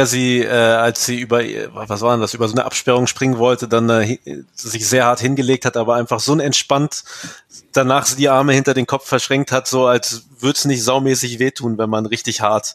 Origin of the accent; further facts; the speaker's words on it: North Rhine-Westphalia, Germany; Ostwestfalen-Lippe ist ja meine Heimat